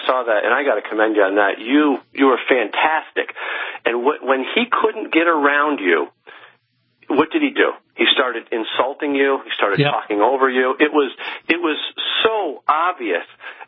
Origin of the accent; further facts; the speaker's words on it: New York, United States; see, I'm from New York. I live in upstate New York, Saratoga Springs.